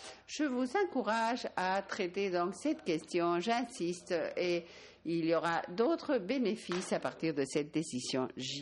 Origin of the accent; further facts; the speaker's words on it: Argentina; French is a second language; Je viens de l'Argentine